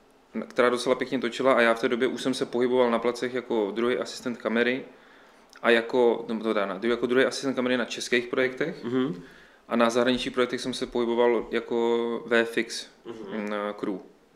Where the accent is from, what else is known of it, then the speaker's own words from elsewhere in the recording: Dolní Moravice, Moravian-Silesian Region, Czechia; now in Prague, Czech Republic; No já jsem úplně původně ze severu Moravy, uh-huh. Takový malý vesnice Dolní Moravice. Teď teda pracuju hlavně v Praze, posledních 12 let se pohybuju v Praze.